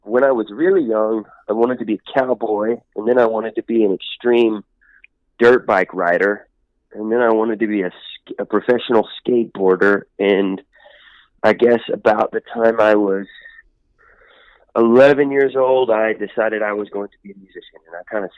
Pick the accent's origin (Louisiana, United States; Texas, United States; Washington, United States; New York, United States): Texas, United States; Honey Grove; now in Nashville, United States; Texas. I'm from a small town called Honey Grove, Texas.